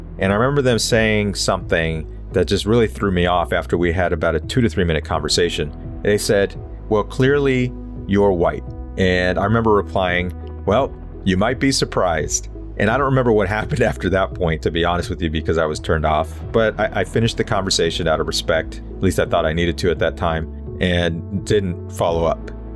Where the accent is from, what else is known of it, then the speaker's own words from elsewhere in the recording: Santa Monica, California, United States; My dad's Black. He was raised in Texas, and my mom's from El Salvador. And I was raised in Santa Monica, right next to Santa Monica College.